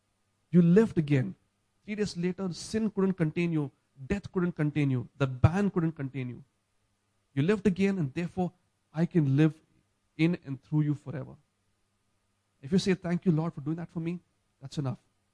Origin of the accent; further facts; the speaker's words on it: Hyderabad, Telangana, India; I'm from Hyderabad, and then in Hyderabad, we were a pretty cool place, a very hospitable place, if I had to say.